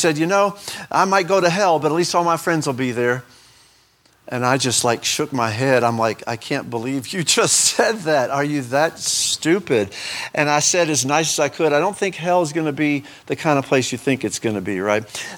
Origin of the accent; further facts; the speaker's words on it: Oklahoma, United States; born there; I was born in Oklahoma, but I got here as fast as I could. But anyway, being born in Oklahoma, I could never root for the Longhorns.